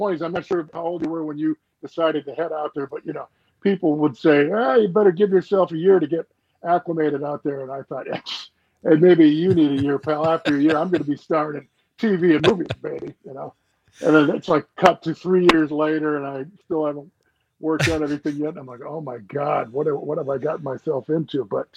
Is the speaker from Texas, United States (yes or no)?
no; Appleton, Wisconsin, United States; I grew up in Appleton. I grew up on the lake shore of Lake Winnebago.